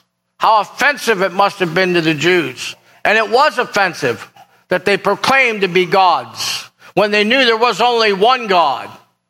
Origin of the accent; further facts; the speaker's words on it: United States; I love America. I'm glad I'm American.